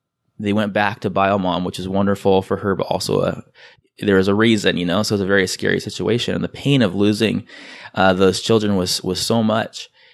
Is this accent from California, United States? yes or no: yes; San Diego, California, United States; And I'm from San Diego.